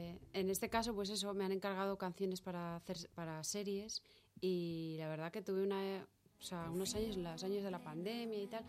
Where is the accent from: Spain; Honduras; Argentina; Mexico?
Spain; Bilbao, Basque Country; Soy de Bilbao, pero en Bilbao no tengo mucho